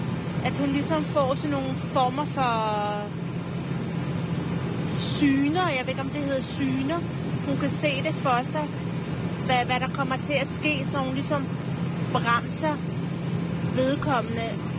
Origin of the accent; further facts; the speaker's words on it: Serbia; når jeg er nede og besøger min familie dernede, hvor jeg kommer fra. Eller hvor jeg også kommer fra, i Serbien.